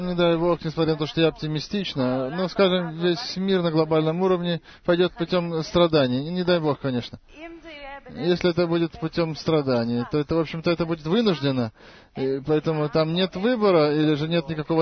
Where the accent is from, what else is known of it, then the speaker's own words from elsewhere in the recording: Ashkelon, Southern District, Israel; из Ашкелона.